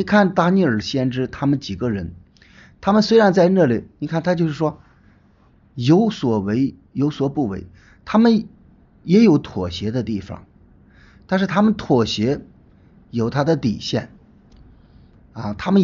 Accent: China; 我们中国人有一句话叫什么？士可杀不可辱

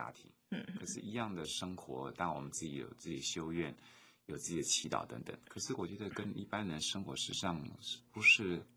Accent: Taiwan

